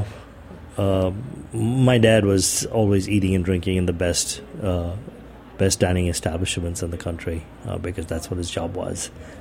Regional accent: India; Growing up in India was actually pretty interesting. Most people don't, when they hear me speak, they say you speak English very well. I spoke only English growing up. I went to school in English. We were six kids.

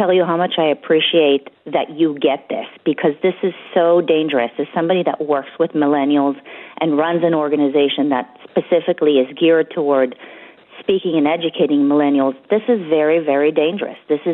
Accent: Israel; English is a second language; now in United States; I mean, we couldn't be further away from the alt-right.

